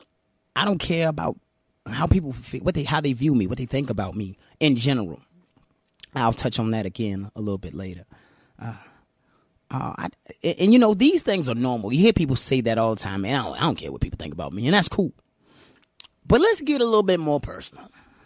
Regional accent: Richmond, Virginia, United States; I grew up in a place, and I say this all the time, I grew up in Richmond, Virginia.

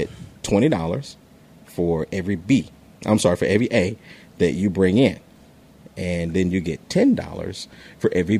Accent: Albany, Georgia, United States; now in Atlanta, United States; I'm from Albany, Georgia. That is not.

